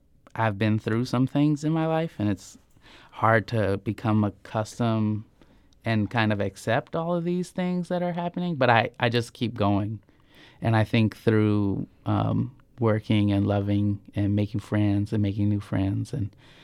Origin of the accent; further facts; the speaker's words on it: Norfolk, Nebraska, United States; And I grew up in Norfolk, Nebraska, with my all-white family. You know, in Norfolk, Nebraska, in a very small town.